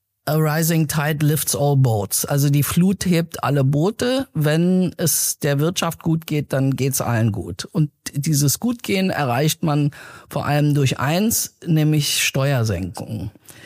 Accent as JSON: {"language": "German", "country": "Iran", "said": "Aber ich bin Iranerin."}